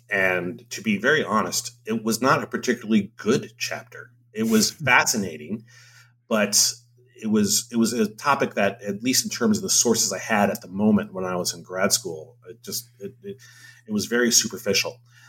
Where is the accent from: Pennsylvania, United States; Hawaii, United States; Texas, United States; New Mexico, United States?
Hawaii, United States; I'm from Hawaii. I grew up surrounded by Asian culture